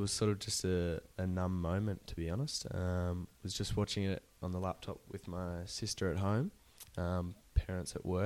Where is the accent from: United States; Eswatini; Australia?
Australia; growing up in Australia, sport's a great part of lifestyle